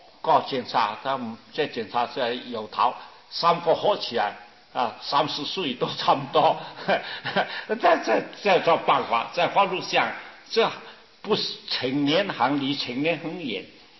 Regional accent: China; 我们中国人啊，是讲这东西啊

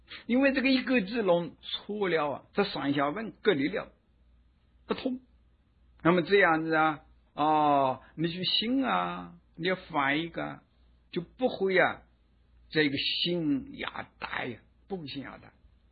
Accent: China; 但是一般人用不起啊，我们中国人哦，

